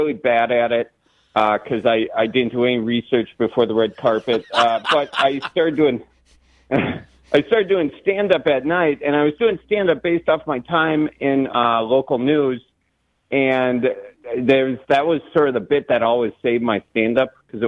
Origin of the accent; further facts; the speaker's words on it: Wisconsin, United States; So I'm from Wisconsin, but backstory is I was in the news business for a while, but I was always told, and I actually lost a couple gigs because I had an accent